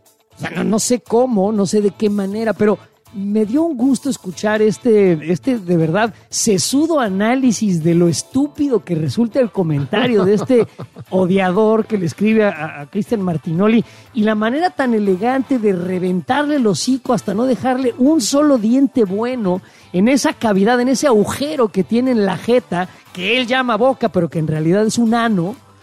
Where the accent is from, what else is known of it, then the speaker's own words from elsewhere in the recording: Mexico; born there; Soy mexicano, nací en México.